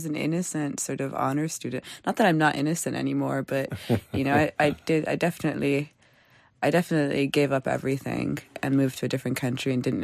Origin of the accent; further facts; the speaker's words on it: Toronto, Ontario, Canada; first language Somali; I grew up in a really strong Somali community, and it's a very tight-knit community. It's my first language.